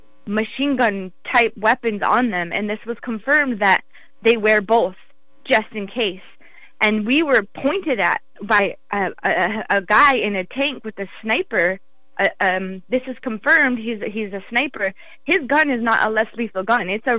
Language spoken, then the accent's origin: English; North Dakota, United States; I'm from the Bakken Shale oil fields where women and children are being raped and being kidnapped, and where there's sex trafficking and where drugs are coming in.